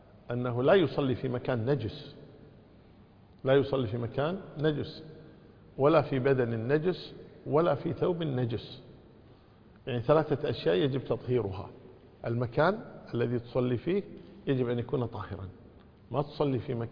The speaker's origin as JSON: {"language": "Arabic", "country": "Kuwait", "said": "فمثلا عندنا في الكويت مثلا الجبلة جنوب غرب مثلا"}